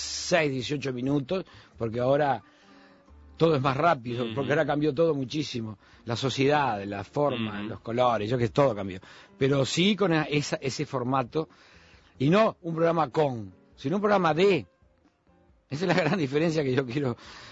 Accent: Montevideo, Uruguay; Nací en Montevideo, vivo en Montevideo y moriré en Montevideo.

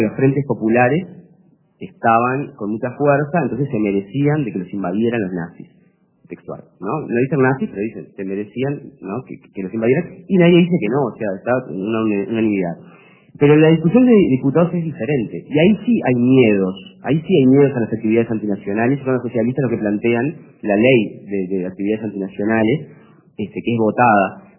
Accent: Uruguay; Y me siento muy uruguayo.

